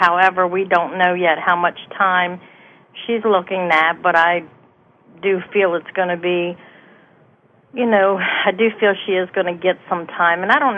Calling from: Maryland, United States; I'm calling from Maryland.

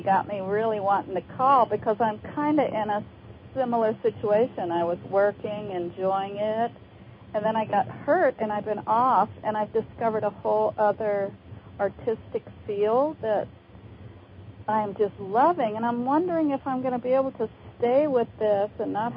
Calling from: California, United States; California.

